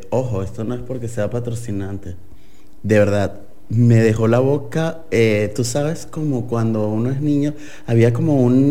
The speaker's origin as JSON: {"language": "Spanish", "country": "Venezuela", "moved": "yes", "said": "Bueno, soy venezolano, como por si no lo había notado por el acento."}